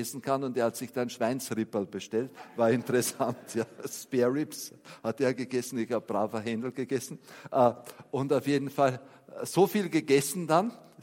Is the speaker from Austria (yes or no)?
yes; Wampersdorf, Lower Austria, Austria; Also ich komme aus Wampersdorf und da gab es nur schlechte Busverbindungen und wenn dann nur in so Kleinstädte wie Eisenstadt oder Baden.